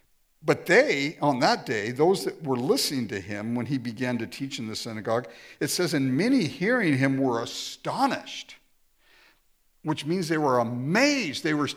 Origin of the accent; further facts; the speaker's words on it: Inglewood, California, United States; also born or lived in Japan; I grew up in Japan for the first 6 years of my life, and then I grew up in Inglewood, California.